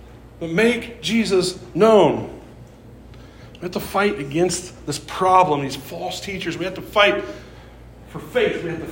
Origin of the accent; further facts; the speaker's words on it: Missouri, United States; but I'm from Missouri. That's my excuse.